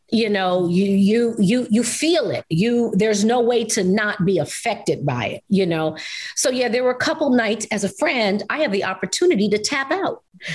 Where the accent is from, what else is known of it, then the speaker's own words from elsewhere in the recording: New York, United States; I'm from New York. Okay. So let me know where I stand with you.